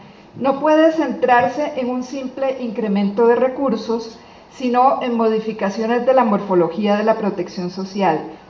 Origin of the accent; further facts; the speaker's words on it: Costa Rica; como costarricense y desde un organismo internacional